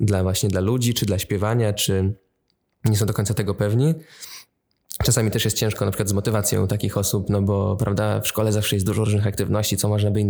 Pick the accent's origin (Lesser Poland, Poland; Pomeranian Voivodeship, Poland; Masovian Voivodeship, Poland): Masovian Voivodeship, Poland; Góra Kalwaria; zaczynałem w chórze parafialnym u siebie w Górze Kalwarii